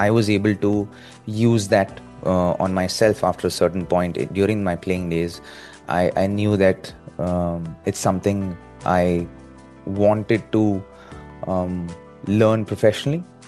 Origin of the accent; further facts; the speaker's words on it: India; I still continue to get the attention because we as Indian cricketers are so loved all around the world.